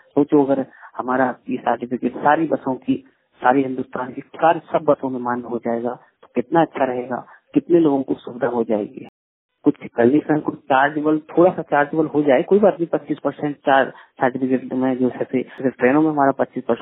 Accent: Uttar Pradesh, India; हम यहाँ रहते यूपी से हैं

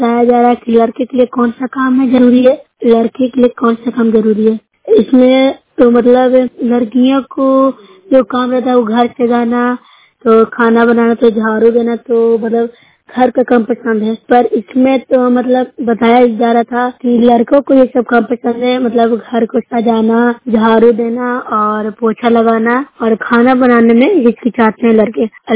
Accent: Bihar, India; मैं नोट प्रखंड से हूँ, जिला नालंदा के रहने निवासी हूँ।

